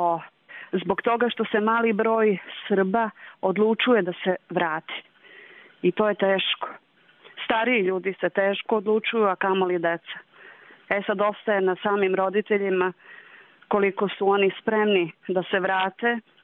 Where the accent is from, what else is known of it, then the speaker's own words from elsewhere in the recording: Prizren, Kosovo; born there; Pa ja sam rođena u Prizrenu i ostala sam